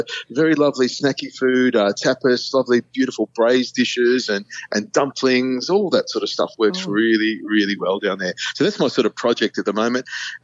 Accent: Malaysia; I was an Air Force brat. I grew up in Malaysia.

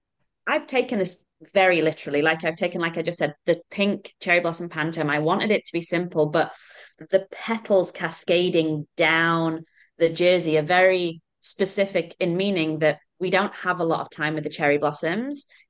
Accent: England, United Kingdom; Like, obviously, I'm English.

